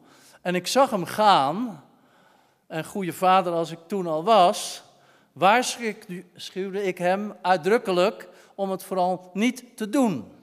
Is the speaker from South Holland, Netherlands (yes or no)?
yes; Rotterdam, South Holland, Netherlands; bij ons in Rotterdam-Zuid, op Rotterdam-Zuid, moeten we eigenlijk zeggen. Dat is een beetje Rotterdammer.